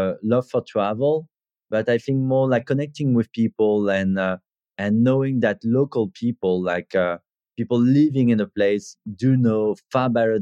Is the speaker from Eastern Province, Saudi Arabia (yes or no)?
no; Jeddah, Makkah Province, Saudi Arabia; also born or lived in Brest, France / Kalymnos, Greece; So I was born in Brittany, so far west of France, in Brest. And then I grew up in Saudi Arabia, in Jeddah.